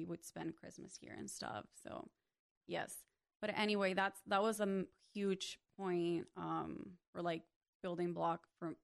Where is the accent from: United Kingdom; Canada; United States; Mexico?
Mexico; first language Spanish; English is a second language; And to them, it's so important that my first language was Spanish and that I lived in Mexico most of my life.